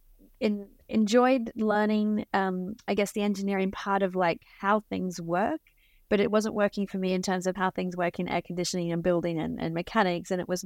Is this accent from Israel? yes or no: no; Australia; I grew up in Australia.